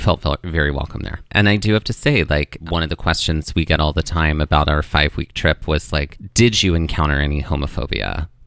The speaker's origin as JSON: {"language": "English", "region": "New Jersey", "country": "United States", "said": "We're not. No, we're from New Jersey, but..."}